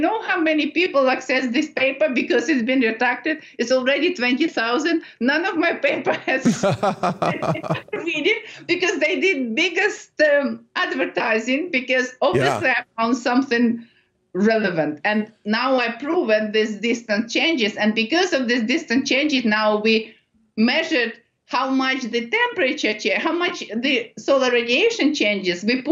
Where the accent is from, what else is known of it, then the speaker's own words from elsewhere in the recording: Ukraine; born there; English is a second language; moved away; I was born in Ukraine, in the former Soviet Union, but everything was suppressed.